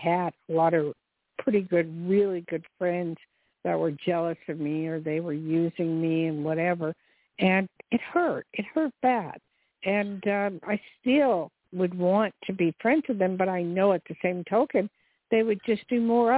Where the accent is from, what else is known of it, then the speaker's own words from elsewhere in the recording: New Jersey, United States; and I'm from Jersey, so I know the area.